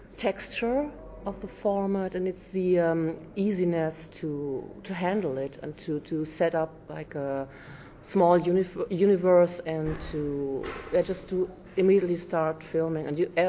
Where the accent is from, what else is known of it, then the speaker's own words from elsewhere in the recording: Berlin, Germany; English is a second language; I come from Berlin, Germany